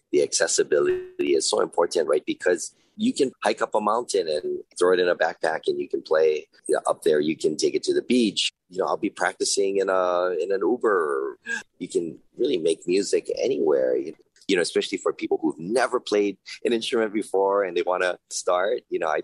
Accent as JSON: {"language": "English", "region": "Hawaii", "country": "United States", "tie": "born or raised there", "said": "it's just the way I was taught, you know, like all of my teachers growing up in Hawaii, they said ukulele"}